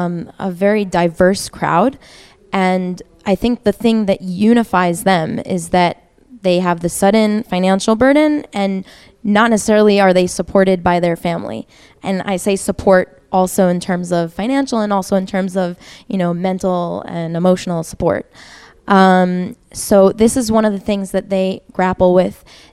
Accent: Rockland County, New York, United States; moved away as an adult; now in Israel; I'm also originally from New York, Rockland County. And I came here, I served in the IDF as a lone soldier.

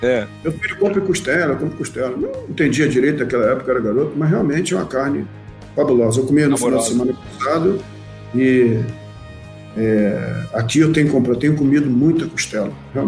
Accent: Rio de Janeiro, Brazil; now in Santa Maria, Brazil; nascido e criado no Rio de Janeiro, a dificuldade de locomoção numa cidade, um grande centro, transporte difícil.

